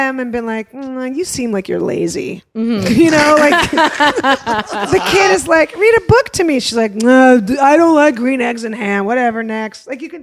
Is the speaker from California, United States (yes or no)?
yes; San Francisco, California, United States; but remember when I grew up in San Francisco, it was different.